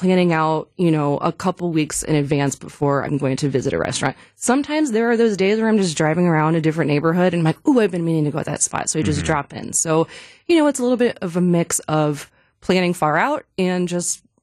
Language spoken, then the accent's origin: English; Greenville, Ohio, United States; my first restaurant job was actually at a Ponderosa Steakhouse my hometown of Greenville, Ohio.